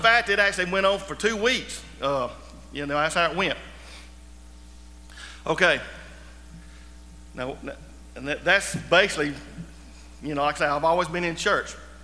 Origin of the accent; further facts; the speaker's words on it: Silver Creek, Georgia, United States; I was raised in the Silver Creek Methodist Church, and we went there for many years. But I was saved actually in a little church between here and Aragon. It was Seney, Georgia.